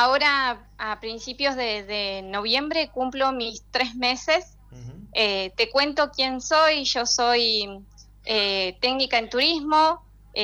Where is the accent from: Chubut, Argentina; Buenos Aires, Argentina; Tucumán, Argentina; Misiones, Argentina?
Chubut, Argentina; Trevelin; Yo soy nacida y criada acá en Trevelin y siempre sentí mucho orgullo